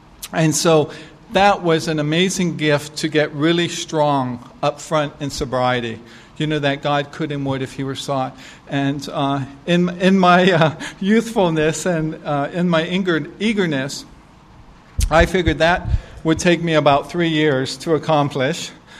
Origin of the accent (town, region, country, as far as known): Hawaii, United States; born or raised there